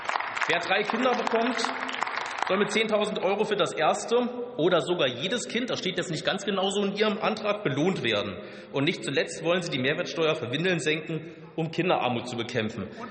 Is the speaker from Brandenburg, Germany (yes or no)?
yes; Potsdam, Brandenburg, Germany; Oder fragen Sie zum Beispiel in meiner Heimatstadt Potsdam nach